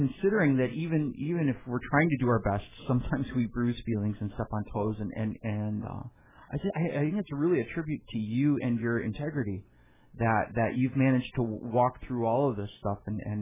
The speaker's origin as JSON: {"language": "English", "region": "Midwest", "country": "United States", "tie": "born or raised there", "said": "Well, I can speak to this because I grew up in the Midwest in the Rust Belt, and when I was a kid, basically half the people in school with me wanted to work at General Motors at Fisher Body."}